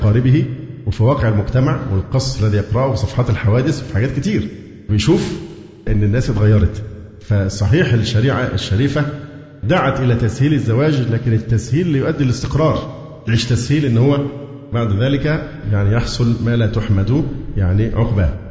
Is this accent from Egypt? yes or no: yes; Egypt; والعنوسه عندنا في مصر اصبحت رقم مذهل مذهل